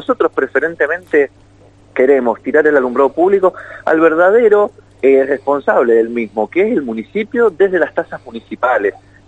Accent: Godoy Cruz, Mendoza, Argentina; yo también soy de Godoy Cruz

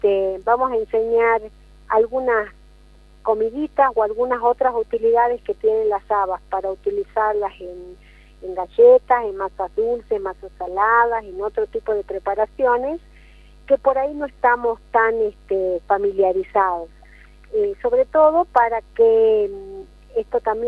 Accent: La Quiaca, Jujuy, Argentina; born there; tratándose de La Quiaca, doblemente todavía. Ser útil al lugar donde yo nací, que quiero tanto, a mí me llena de placer

